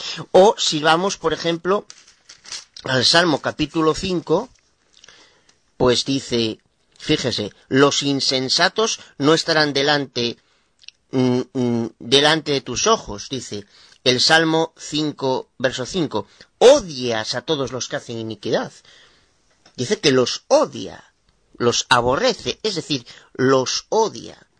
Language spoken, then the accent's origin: Spanish; Galicia, Spain; soy de Nueva Boda de Galicia, España.